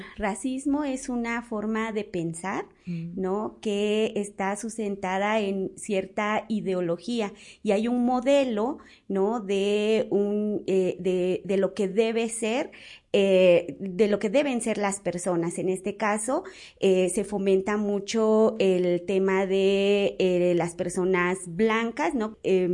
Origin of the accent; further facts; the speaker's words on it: Oaxaca, Mexico; first language Zapotec; Spanish is a second language; Les acabo de saludar en mi lengua materna, mi lengua indígena, que es el zapoteco del Valle de Oaxaca.